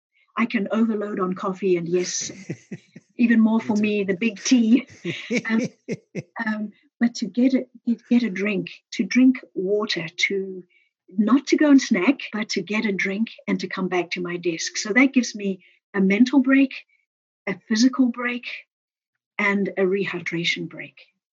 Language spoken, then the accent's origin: English; Zimbabwe; I'm from Zimbabwe originally